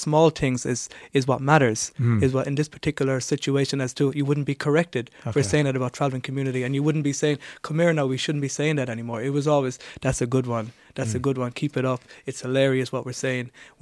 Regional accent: Tralee, County Kerry, Ireland; I always said when I was growing up in Tralee and I was going to primary and secondary school

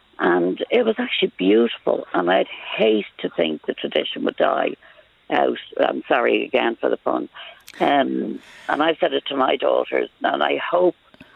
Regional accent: Dublin, Leinster, Ireland; I'm born and bred in Dublin.

